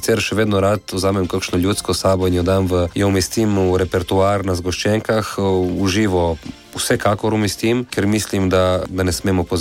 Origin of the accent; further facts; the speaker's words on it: Izola, Coastal–Karst, Slovenia; Ja, poglejte, jaz prihajam iz Izole